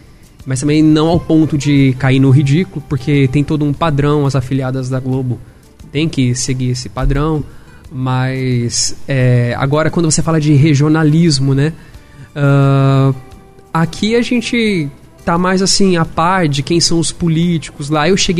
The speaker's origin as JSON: {"language": "Portuguese", "town": "Álvares Machado", "region": "São Paulo", "country": "Brazil", "said": "Eu sou de Álvares Machado, cidade vizinha aqui."}